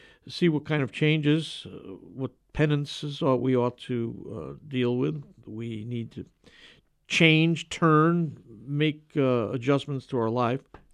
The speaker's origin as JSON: {"language": "English", "region": "Connecticut", "country": "United States", "tie": "born or raised there", "lives_now": "Michigan, United States", "said": "I grew up in Connecticut. Now, in Michigan, where I live, we've got a good strong men's group."}